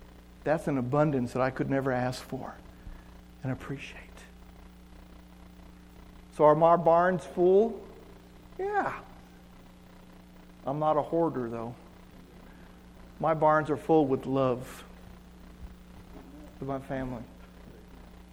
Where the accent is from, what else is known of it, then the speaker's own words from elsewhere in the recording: New Mexico, United States; See, Melissa and I are not from around here. I'm from New Mexico.